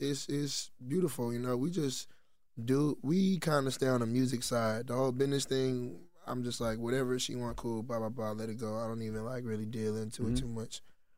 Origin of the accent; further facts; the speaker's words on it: Texas, United States; I'm from Texas as well. And I always like to highlight, you know, any artist coming out of Texas